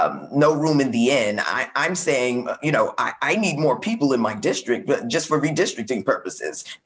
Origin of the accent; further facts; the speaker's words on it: Brooklyn, New York, United States; I'm from Brooklyn, New York. We have a diaspora that can absorb a significant number of these migrants.